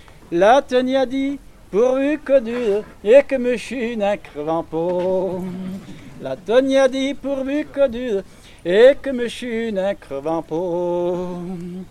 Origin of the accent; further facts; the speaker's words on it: Rontalon, Auvergne-Rhône-Alpes, France; Je suis venu apporter ce qui se faisait dans mon village. Alors je suis de Rontalon.